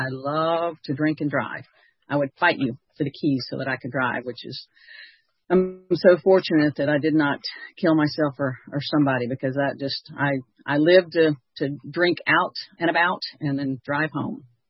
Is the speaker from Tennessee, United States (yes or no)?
yes; Chattanooga, Tennessee, United States; I grew up in Chattanooga, and there was a bar you could go to.